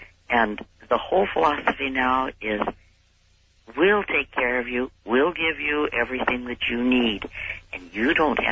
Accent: Seattle, Washington, United States; from West Seattle.

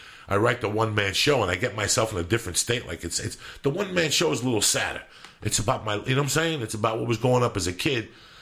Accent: Cuba; moved away; This is from the time I came from Cuba to me finding

